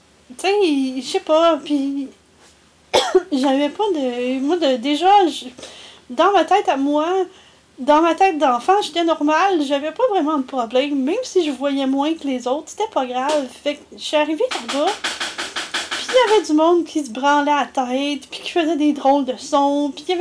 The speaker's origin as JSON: {"language": "French", "town": "Henryville", "region": "Quebec", "country": "Canada", "tie": "born or raised there", "also_born_or_lived": "Laval", "said": "Je suis née à Sainte-Justine, on habitait à Laval, okay. Et en 83 on avait déménagé à Henryville."}